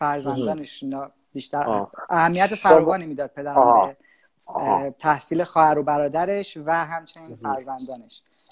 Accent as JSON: {"language": "Persian", "town": "Ahvaz", "region": "Khuzestan", "country": "Iran", "tie": "born or raised there", "moved": "as an adult", "lives_now": "Southampton, United Kingdom", "said": "من متولد 20 مهر 1367 هستم، انگلستان ساوتهمپتون به دنیا اومدم، ولی بزرگ شده اهواز. بله بله بله، ولی بزرگ شده اهواز هستم. تا 20 سالگی اهواز بودم، بعد 20 سالگی برای ادامه تحصیل دوباره به ساوتهمپتون اومدم"}